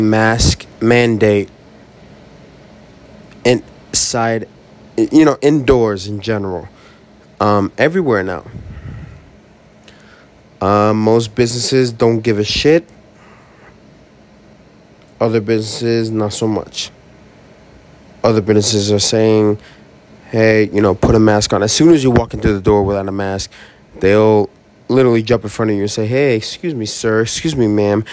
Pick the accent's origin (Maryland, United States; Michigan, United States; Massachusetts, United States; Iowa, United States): Massachusetts, United States; Boston; I'm from Boston, and this is has hit a toll real hard on us.